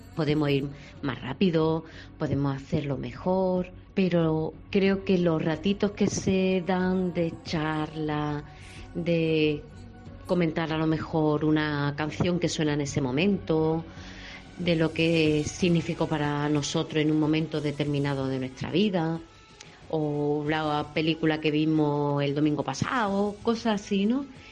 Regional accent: Churriana, Andalusia, Spain; soy de Churriana

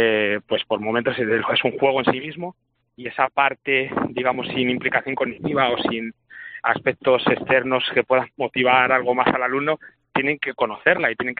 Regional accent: Leganés, Community of Madrid, Spain; yo vengo, como bien sabéis, de un pueblo humilde, vengo de Leganés

